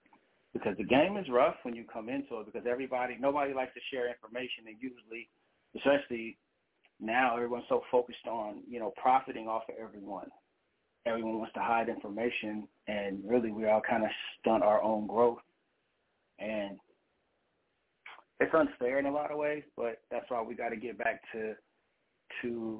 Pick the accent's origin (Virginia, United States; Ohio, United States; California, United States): California, United States; San Jose; So I'm from San Jose, California, and we don't get very much love when it comes to hip hop.